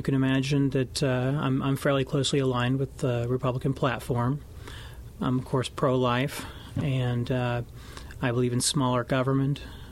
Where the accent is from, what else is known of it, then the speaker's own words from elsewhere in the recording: Oskaloosa, Iowa, United States; Well, I grew up just west of Oskaloosa and graduated from Oskaloosa High. Later went to Iowa State University, got married after my freshman year of college, stayed in Ames for a while